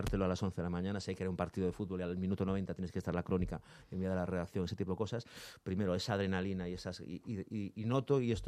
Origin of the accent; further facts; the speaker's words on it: Galicia, Spain; now in Madrid, Spain; Yo soy gallego y yo echo de menos en Madrid la lluvia.